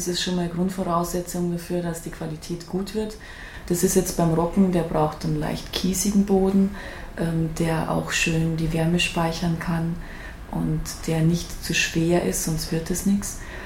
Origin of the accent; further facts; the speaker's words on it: Bavaria, Germany; Und ich komme auch aus einer Bäckerfamilie, aber Richtung Salzburg, also noch im bayerischen Gebiet, aber Richtung Salzburg.